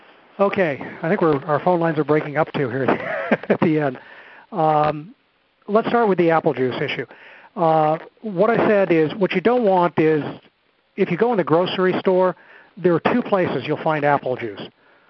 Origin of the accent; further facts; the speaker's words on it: New England, United States; So if growing up in New England, as I said, every year in the fall, the Macintosh apples would come in.